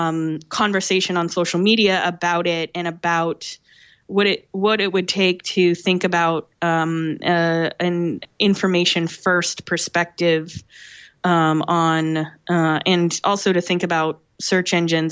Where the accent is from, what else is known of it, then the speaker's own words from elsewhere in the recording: Massachusetts, United States; I grew up near Boston and had many, many experiences in Salem.